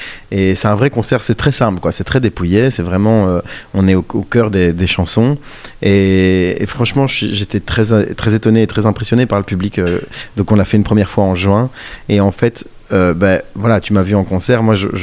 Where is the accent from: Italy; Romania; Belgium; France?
Belgium; Brussels, Brussels-Capital Region; en plus moi je suis pas parisien, je suis bruxellois